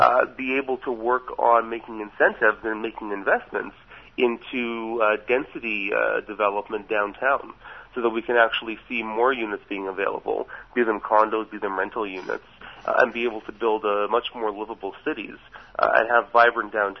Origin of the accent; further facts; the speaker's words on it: Saskatoon, Saskatchewan, Canada; In Saskatoon, my hometown, in the last year, housing prices have doubled.